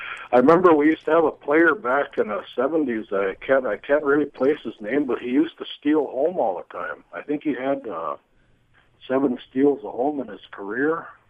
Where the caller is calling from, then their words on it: Onamia, Minnesota, United States; I'm from Onamia, Minnesota.